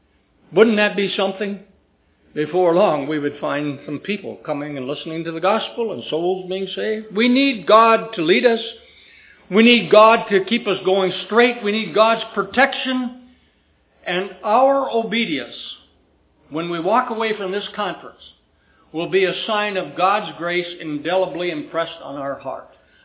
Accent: United States; Yeah, I'm an American, I know.

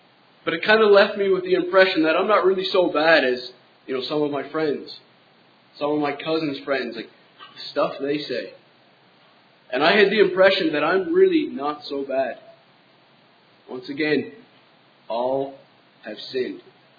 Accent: Cape Breton Island, Nova Scotia, Canada; So I was born into a Christian home. Growing up on Cape Breton Island, there was a lot of gospel preached around us.

